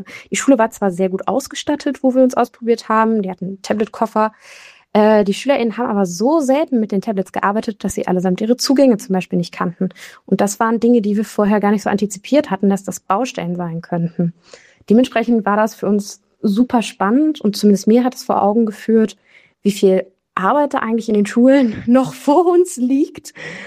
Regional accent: Berlin, Germany; Ich bin aus Berlin

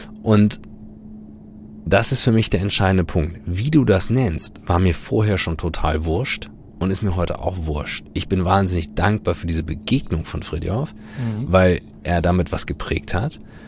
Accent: Northern Germany, Germany; oder wie wir als Norddeutsche sagen würden, hinten kackt die Ente.

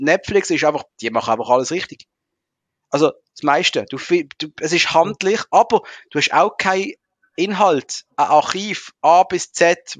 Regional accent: Switzerland; Also ich bin als Schweizer das drin.

